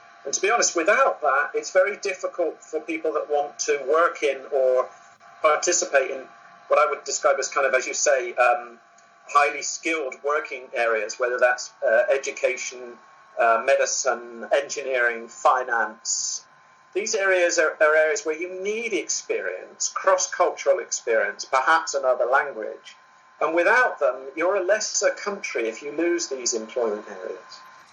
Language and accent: English; United Kingdom; now in Denmark; I am that sort of British guy in Denmark that can do that.